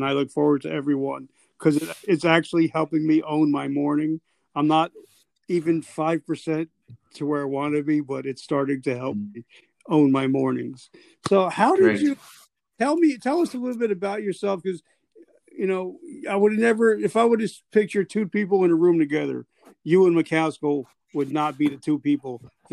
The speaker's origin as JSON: {"language": "English", "region": "New Jersey", "country": "United States", "said": "I'm from Jersey, so East Coast boys got to stick together."}